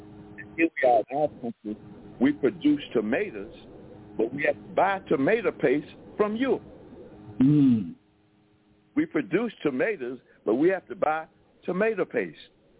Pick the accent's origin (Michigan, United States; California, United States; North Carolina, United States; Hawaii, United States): North Carolina, United States; Durham; So I'm from Durham, North Carolina, as I said.